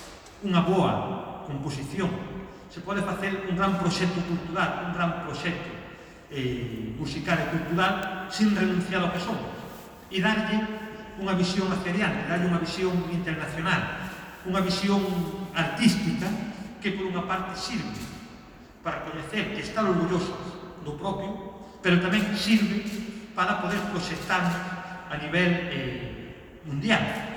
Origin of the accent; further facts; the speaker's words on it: Galicia, Spain; fomos medrando como Galicia e como galegos